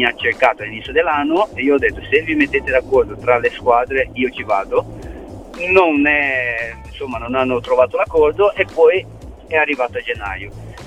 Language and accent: Italian; Brazil; now in Italy; No, era nel mio paese tra San Paolo e Rio. Una città piccolina lì in Brasile dove mi allenavo